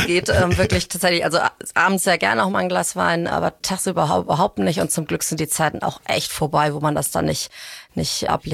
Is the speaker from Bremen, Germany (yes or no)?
no; Billstedt, Hamburg, Germany; ich komme aus Billstedt, da bin ich aufgewachsen